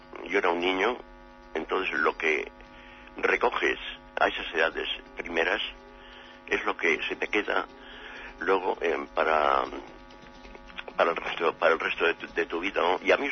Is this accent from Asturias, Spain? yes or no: no; Basque Country, Spain; Soy escritor vasco